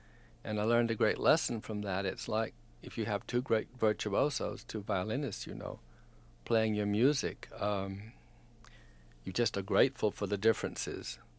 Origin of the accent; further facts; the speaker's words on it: the South, United States; I was raised on stories of I'm a Southerner, and my family have been in the area that I was born in for many, many years.